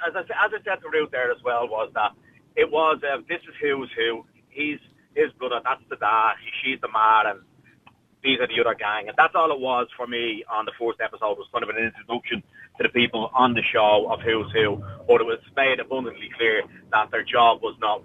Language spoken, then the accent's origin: English; Crumlin, Ireland; I'm from Crumlin